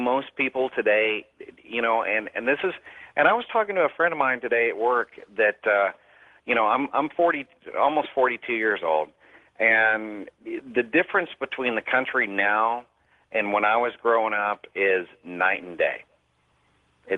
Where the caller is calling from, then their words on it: Euless, Texas, United States; I'm calling from Euless, Texas.